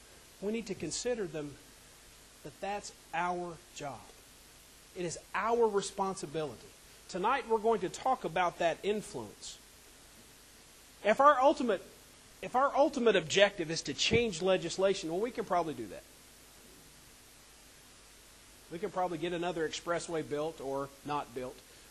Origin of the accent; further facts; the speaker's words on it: the South, United States; accent: Southern; Now, I was raised in the South. I don't know if you can hear any Southern in me. You could probably get some of my Southernness the longer you're around me.